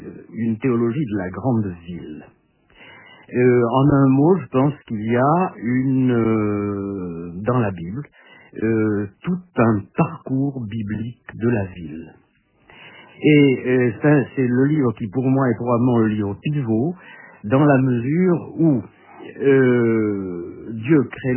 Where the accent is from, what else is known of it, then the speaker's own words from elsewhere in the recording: Bordeaux, Nouvelle-Aquitaine, France; je suis bordelais, que je me suis attaché à Bordeaux, que je n'en ai jamais bougé. Je suis né à Bordeaux et que c'est mon lieu, que je n'ai jamais voulu devenir parisien